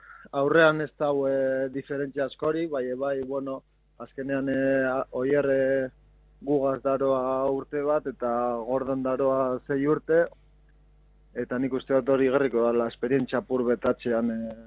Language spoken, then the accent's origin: Basque; Lezama, Basque Country, Spain; born there; naiz eta Lezama nire jaioterria izenda